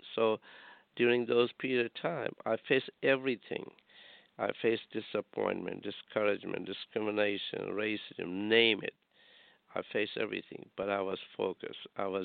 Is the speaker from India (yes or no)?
yes; India; I'm a heart surgeon, sister, and I grew up in India.